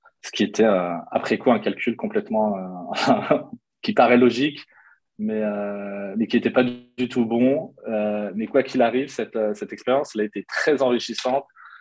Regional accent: Annecy, Auvergne-Rhône-Alpes, France; born there; Je suis franco-algérien. Je suis né en France, dans une petite ville qui s'appelle Annecy, qui est juste magnifique. J'ai 42 ans. Je suis le papa de 3 enfants.

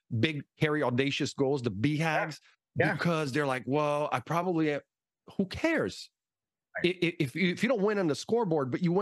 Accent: Brazil; English is a second language; they're going to see that first interview with Anita, which I'm also from Brazil.

